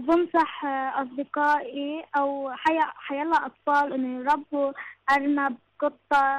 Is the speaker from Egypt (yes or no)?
no; Lebanon; من لبنان.